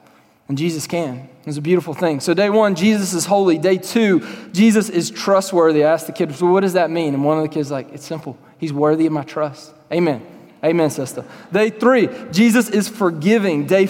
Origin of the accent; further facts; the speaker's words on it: Louisiana, United States; moved away as an adult; now in Texas, United States; I'm from Louisiana, I'm from the South, I'm from the Bible Belt, moved to Texas 2 years ago as of last week.